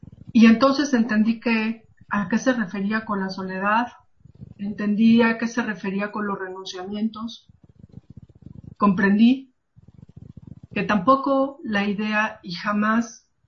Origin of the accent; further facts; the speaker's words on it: Mexico; moved away; la mexicana, ¿no? Y entonces yo me sentía fuera de mi casa, fuera de mi familia